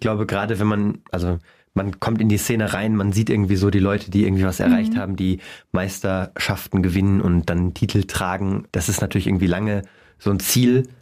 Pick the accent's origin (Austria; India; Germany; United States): Germany; Munich, Bavaria; born or raised there; also born or lived in Bonn